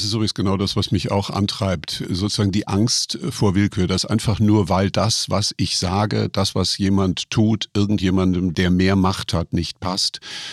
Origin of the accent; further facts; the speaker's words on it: Offenbach, Hesse, Germany; Ich bin Offenbacher.